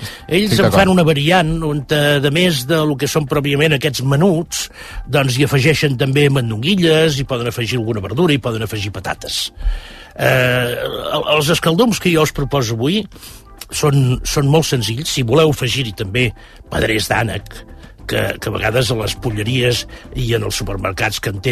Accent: Catalonia, Spain; I com a catalans tenim un referent, diguem-ne, més enllà dels Pirineus, que és Occitània

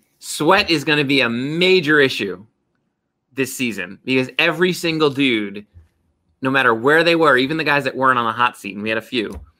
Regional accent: New Jersey, United States; Just like when I say I'm from New Jersey and someone says, hey, do you know so-and-so?

